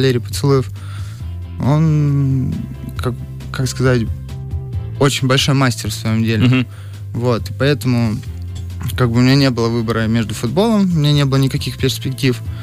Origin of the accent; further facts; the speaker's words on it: Stavropol, Stavropol Krai, Russia; Сам я из Ставрополя.